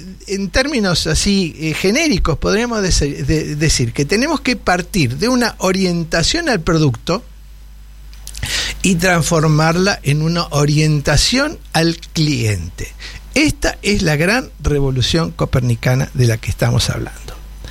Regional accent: Argentina; Se trata de ser más argentino y ser mejor argentino. Porque somos argentinos.

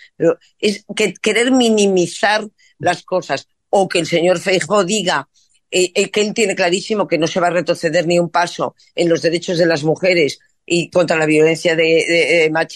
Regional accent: Spain; soy católica porque soy española y soy bautizada

